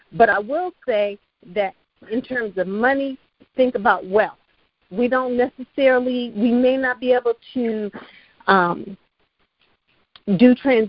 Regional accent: Columbus, Ohio, United States; first of all, we come from Columbus, Ohio.

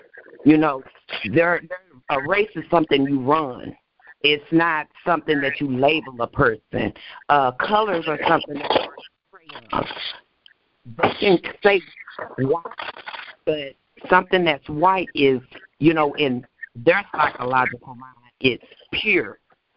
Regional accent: United States; born there; I was born right here in America, in the good old USA.

